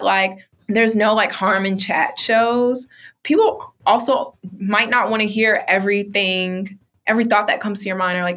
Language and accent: English; Bronx, New York, United States; Like, we're both Black women, or we're both from the Bronx.